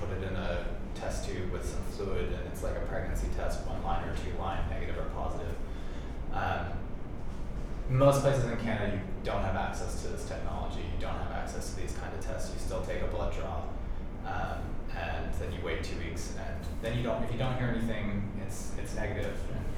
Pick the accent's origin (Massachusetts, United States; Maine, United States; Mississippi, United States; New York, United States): Maine, United States; I'm from Podunk, nowhere, Maine. Like, Sherbrooke is halfway between Boston and Sherbrooke